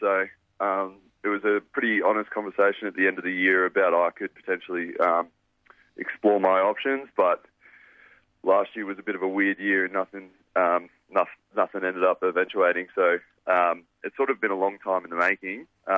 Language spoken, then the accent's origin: English; Albury, New South Wales, Australia; just a bloke in Albury, growing up in Albury with my family and friends